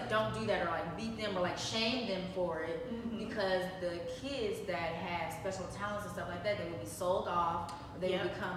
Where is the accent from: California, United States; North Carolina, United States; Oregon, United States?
Oregon, United States; Portland; because I'm from Portland, Oregon, so yeah.